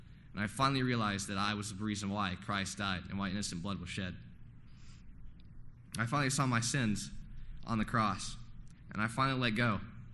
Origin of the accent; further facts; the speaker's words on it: Tennessee, United States; born there; I was born in Tennessee in a very Christian family.